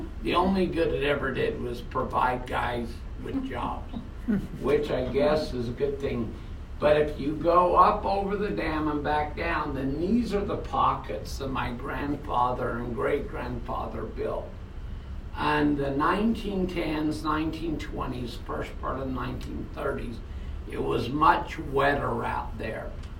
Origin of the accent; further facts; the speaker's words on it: Utah, United States; I'm a northerner. I was raised in Cache Valley.